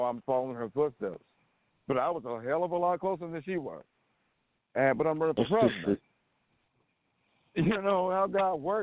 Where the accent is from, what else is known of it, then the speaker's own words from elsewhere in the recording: Ohio, United States; For me here in Ohio, this is my home state.